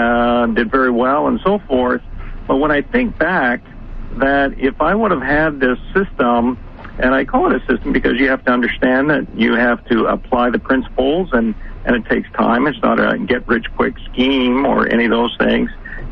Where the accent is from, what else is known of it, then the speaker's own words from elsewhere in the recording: Canada; moved away; I'm Canadian as well, but then moved to the United States